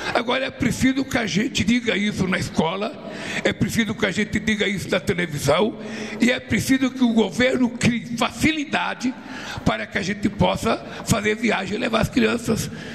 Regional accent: Northeast Region, Brazil; born there; Vai conhecer o Nordeste, onde eu nasci.

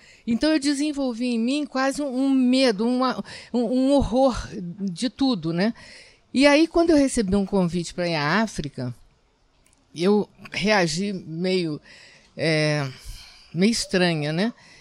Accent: Belo Horizonte, Minas Gerais, Brazil; also born or lived in Rio de Janeiro; a gente morava em Belo Horizonte, eu sou carioca, mas eu fui criada lá

